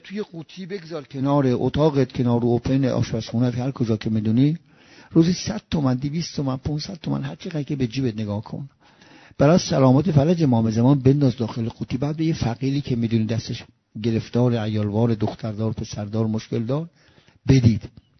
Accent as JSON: {"language": "Persian", "region": "Isfahan", "country": "Iran", "tie": "born or raised there", "said": "و متاسفانه من اصفهان که شهر خودم خبر دارم"}